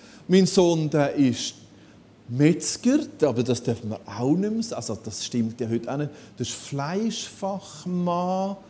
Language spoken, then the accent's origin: German; Switzerland; Aber ich bin auch Schweizer, also ich habe da ein kleines Problem.